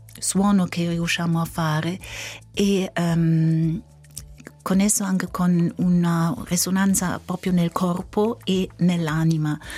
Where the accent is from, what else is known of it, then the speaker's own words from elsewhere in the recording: Heidelberg, Baden-Württemberg, Germany; born there; Italian is a second language; also born or lived in Berlin; Sono nata a Heidelberg e da lì mi sono trasferita a Berlino